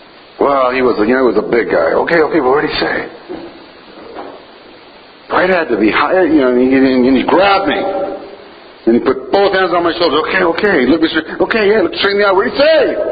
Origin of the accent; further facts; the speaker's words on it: Georgia, United States; Where are you from? Georgia. What do you do there? I'm a pastor.